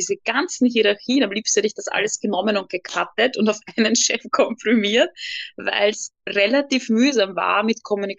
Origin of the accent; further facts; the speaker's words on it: Austria; born there; 32 Jahre alt, gebürtige Österreicherin, wie man hört